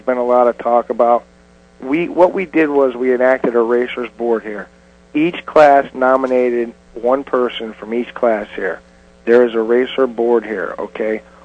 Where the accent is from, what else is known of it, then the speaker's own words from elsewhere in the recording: Florida, United States; because we're from South Florida and we needed a change.